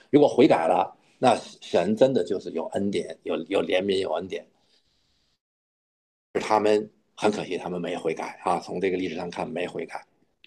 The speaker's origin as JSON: {"language": "Chinese", "region": "Guangdong", "country": "China", "said": "就像我们今天我们广东人说八"}